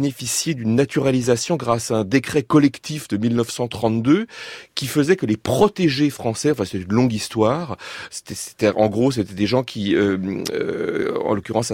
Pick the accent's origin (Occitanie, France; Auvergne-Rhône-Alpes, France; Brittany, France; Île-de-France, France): Île-de-France, France; Paris; born there; moi je suis né à Paris